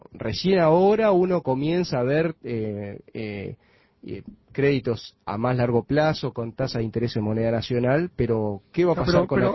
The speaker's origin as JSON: {"language": "Spanish", "country": "Uruguay", "said": "Yo soy optimista del Uruguay. Creo que vamos en el camino."}